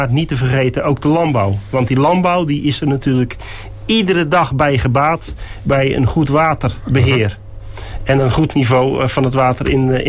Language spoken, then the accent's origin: Dutch; Numansdorp, South Holland, Netherlands; ik kom uit Numansdorp. Ik ben getrouwd, ik heb 3 kinderen.